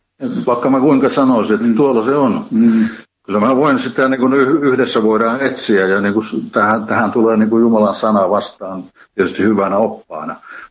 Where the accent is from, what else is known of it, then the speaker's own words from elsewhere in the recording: Ostrobothnia, Finland; kun mä Pohjanmaalta oon kotoisin, että mä oon Hämeessäkään asumassa, että mä oon täällä lähetystyössä.